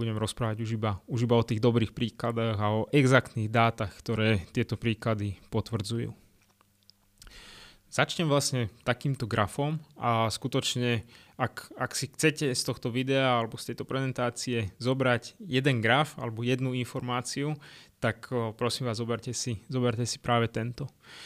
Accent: Banská Bystrica Region, Slovakia; A vlastne my sme teda z Banskobystrického kraja

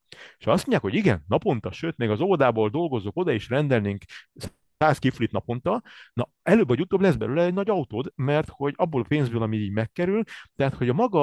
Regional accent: Cluj-Napoca, Cluj County, Romania; now in Hungary; én Kolozsváron születtem, Kolozsváron van egy specialitás, úgy hívják, hogy békatészta.

